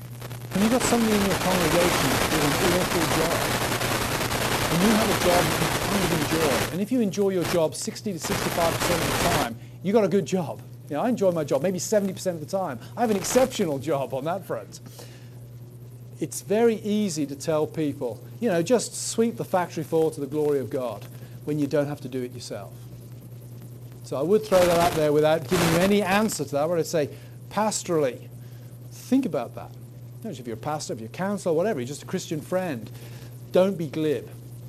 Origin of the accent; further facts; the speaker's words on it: England, United Kingdom; I don't even think of myself as British if I can help it. I'm English.